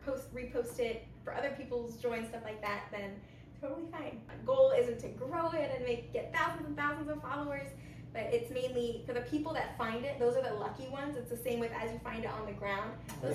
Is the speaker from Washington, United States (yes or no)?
no; Las Vegas, Nevada, United States; now in New York, United States; It was cold outside. I'm from Las Vegas, so like the cold weather is not for me. And now being here in New York